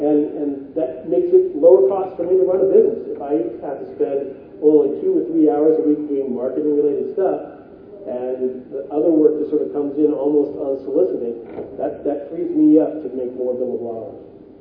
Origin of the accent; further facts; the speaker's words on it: Portland, Oregon, United States; if you were like where I'm from Portland, Oregon